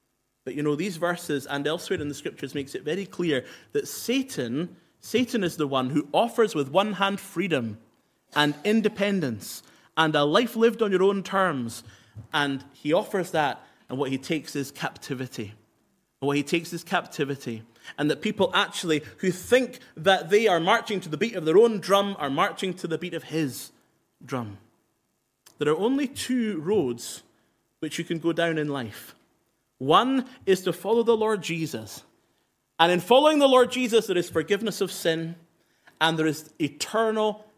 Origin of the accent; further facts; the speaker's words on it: Inverness, Scotland, United Kingdom; now in Erskine, United Kingdom; Well, I live in Erskine now, but I'm from Inverness, and if I was to say to you, "Follow me back to my hometown of Inverness,"